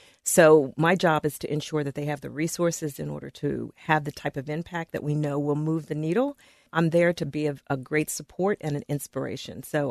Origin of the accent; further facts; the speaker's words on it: Philadelphia, Pennsylvania, United States; And I was coming from North Philadelphia, so it was very different.